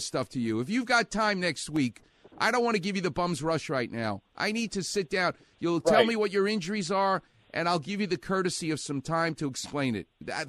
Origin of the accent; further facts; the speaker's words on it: New York, United States; I'm a New Yorker. I'm not a sweetheart like you from Fairfax High School.